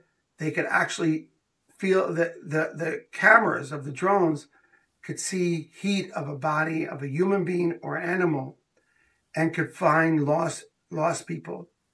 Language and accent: English; Jerusalem, Jerusalem District, Israel; I was a young boy and I was growing up in Beit Vagan in Jerusalem